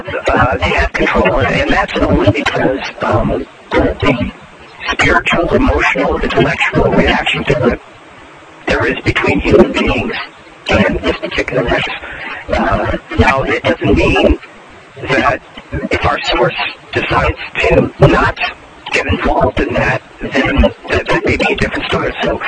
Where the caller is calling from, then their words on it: Iowa, United States; from Iowa.